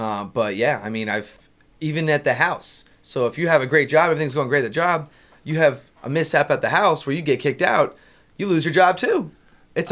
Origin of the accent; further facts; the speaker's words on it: Florida, United States; I'm from South Florida, man.